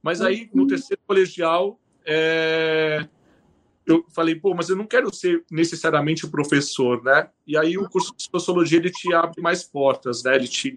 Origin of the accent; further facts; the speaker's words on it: São Paulo, Brazil; now in Curitiba, Brazil; Eu sou paulistano.